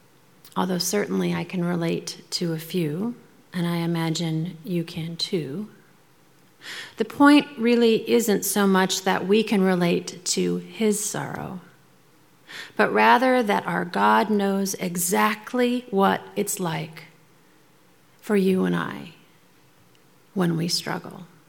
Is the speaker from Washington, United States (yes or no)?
yes; Spokane, Washington, United States; I grew up in Spokane